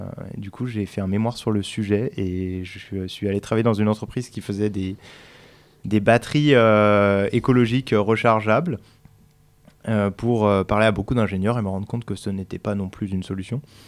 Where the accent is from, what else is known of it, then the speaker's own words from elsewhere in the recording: Auvergne-Rhône-Alpes, France; je suis originaire de la région de Lyon où j'ai grandi